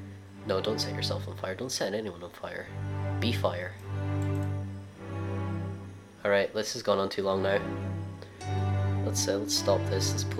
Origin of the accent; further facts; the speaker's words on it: United Kingdom; Tea. I'm British. I love tea.